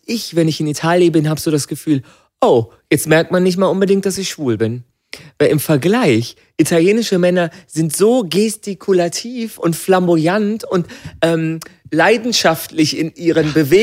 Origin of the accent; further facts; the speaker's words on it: Germany; dass Italiener nicht merken, dass ich Deutscher bin.